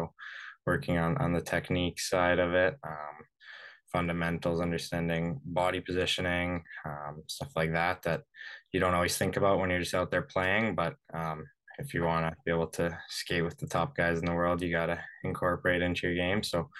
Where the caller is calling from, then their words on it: Vancouver, British Columbia, Canada; I'm from calling you from Vancouver today. I just got home.